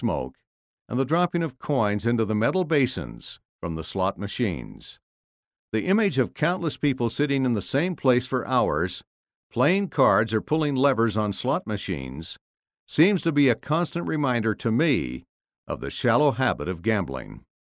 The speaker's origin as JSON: {"language": "English", "town": "Las Vegas", "region": "Nevada", "country": "United States", "tie": "born or raised there", "said": "Growing up in Las Vegas, Nevada, exposed me to the alluring gimmicks of gambling."}